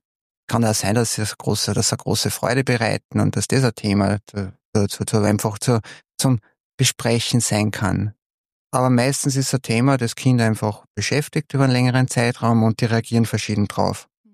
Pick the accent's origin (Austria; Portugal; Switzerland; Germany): Austria; Steyr, Upper Austria; Ich bin aus Steyr